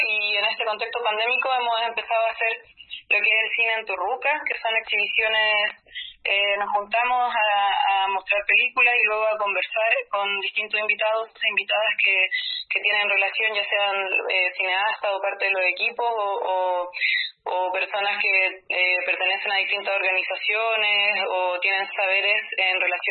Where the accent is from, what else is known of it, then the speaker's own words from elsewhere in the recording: Santiago, Santiago Metropolitan Region, Chile; Yo en particular fui nacida y criada en Santiago y he retornado al territorio ancestral e histórico. Tengo una ascendencia mapuche